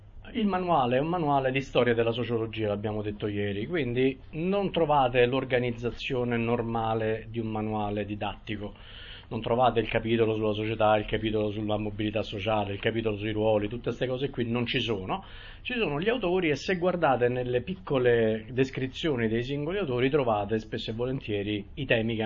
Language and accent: Italian; Rome, Lazio, Italy; Io poi sono romano